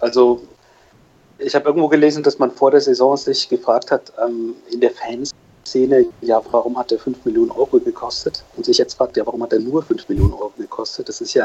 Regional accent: Freiburg, Baden-Württemberg, Germany; Das ist nicht so das Stadion, wo man gerne hinfährt als Freiburger.

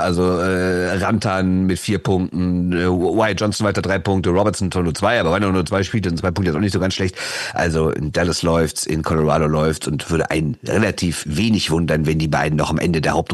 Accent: Düsseldorf, North Rhine-Westphalia, Germany; Das kann ich als Düsseldorfer sogar sagen.

